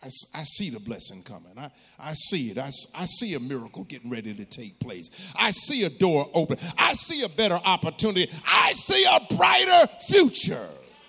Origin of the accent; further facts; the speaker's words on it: New Jersey, United States; Now, I grew up in Jersey. In Jersey, we didn't have to pump our gas.